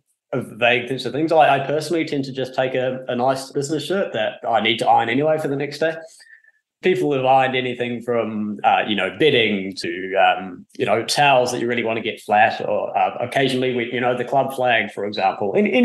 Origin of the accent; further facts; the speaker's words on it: New Zealand; I come from New Zealand